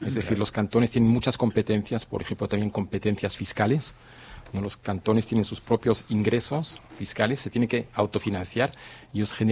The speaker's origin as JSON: {"language": "Spanish", "region": "Zurich", "country": "Switzerland", "tie": "born or raised there", "said": "Originalmente era más bien español, de España, porque mi madre es española. En casa siempre hablamos español. Me crié en Suiza, pero en casa siempre hablamos español."}